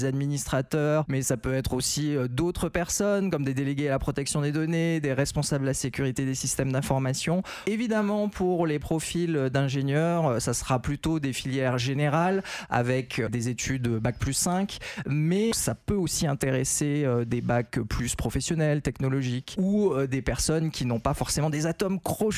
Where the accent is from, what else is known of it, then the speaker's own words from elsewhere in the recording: French Polynesia; pousser nos jeunes Polynésiens à s'intéresser au domaine, à se former au domaine et à travailler chez nous en Polynésie